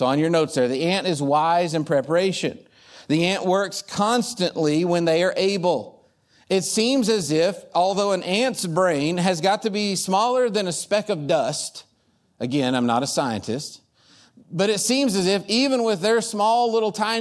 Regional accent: Plainview, Texas, United States; north of us is Plainview, my hometown, where Dad is this morning

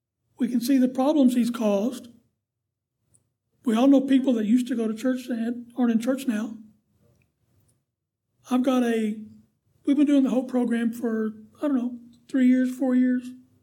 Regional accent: Dallas, Texas, United States; now in Lubbock, United States; Lubbock's the furthest from the country I've ever lived. I grew up in East Dallas.

